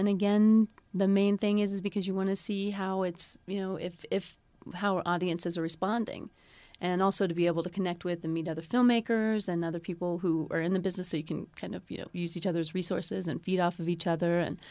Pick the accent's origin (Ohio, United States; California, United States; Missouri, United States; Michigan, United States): Ohio, United States; also born or lived in Arizona / New York; I'm from Ohio originally.